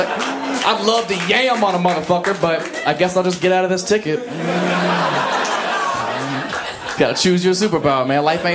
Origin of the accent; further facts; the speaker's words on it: Ohio, United States; now in Los Angeles, United States; I love it because I'm not from here, so I have perspective. I'm actually from Ohio.